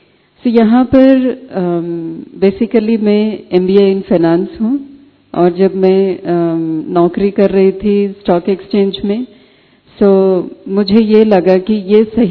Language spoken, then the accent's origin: Hindi; South India, India; Hindi is a second language; और मैं दक्षिण भारत से हूँ, मेरी हिंदी इतनी अच्छी नहीं है.